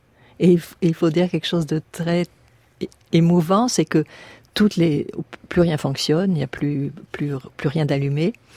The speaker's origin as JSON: {"language": "French", "town": "Aix-en-Provence", "region": "Provence-Alpes-Côte d'Azur", "country": "France", "also_born_or_lived": "New York", "moved": "yes", "lives_now": "Paris, France", "said": "quand je suis venue d'Aix-en-Provence à Paris."}